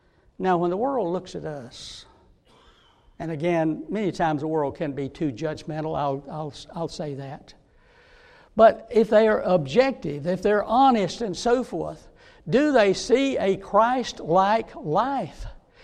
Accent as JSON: {"language": "English", "region": "Georgia", "country": "United States", "tie": "born or raised there", "said": "this was in Georgia, and my hometown."}